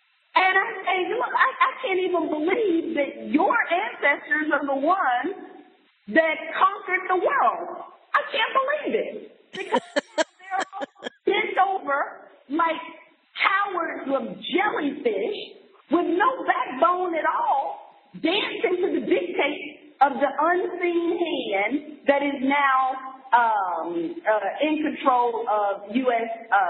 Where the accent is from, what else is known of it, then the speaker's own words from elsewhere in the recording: the South, United States; I'm a Southerner, right?